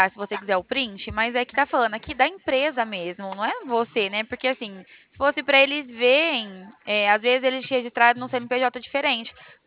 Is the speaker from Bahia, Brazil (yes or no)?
no; Bebedouro, São Paulo, Brazil; De São Paulo, né? Na verdade, sou de Bebedouro.